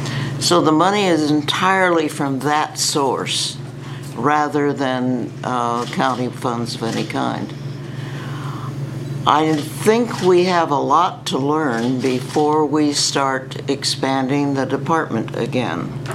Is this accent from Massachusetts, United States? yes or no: no; Depoe Bay, Oregon, United States; I'm from Depot Bay also.